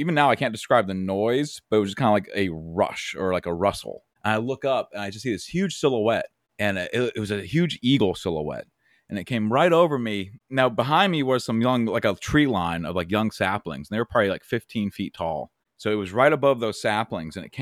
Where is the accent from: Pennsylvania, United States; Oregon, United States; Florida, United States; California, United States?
Pennsylvania, United States; And growing up in Pennsylvania, I grew up in central Pennsylvania, just north of Johnstown, Altoona area, so like Cambria County.